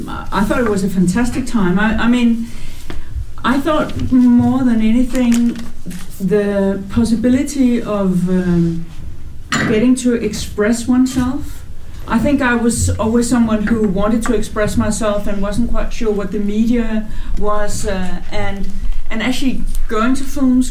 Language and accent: English; Copenhagen, Capital Region of Denmark, Denmark; No, I was raised in Copenhagen.